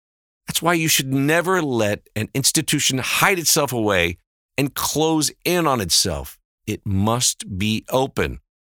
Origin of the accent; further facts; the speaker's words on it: Falster, Zealand, Denmark; now in Copenhagen, Denmark; When I came to Copenhagen from Falster, there was a really long way into Copenhagen.